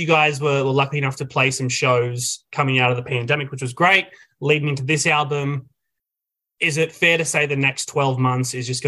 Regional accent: Australia; because I am Australian

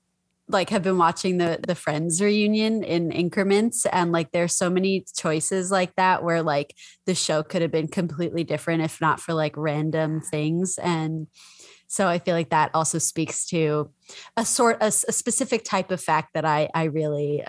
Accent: Queens, New York, United States; from Queens on all platforms.

